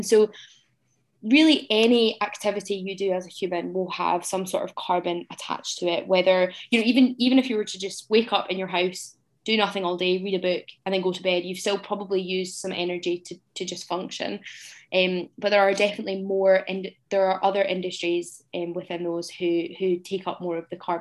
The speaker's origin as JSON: {"language": "English", "town": "Glasgow", "region": "Scotland", "country": "United Kingdom", "said": "And like, I'm from Glasgow, so please no more rain."}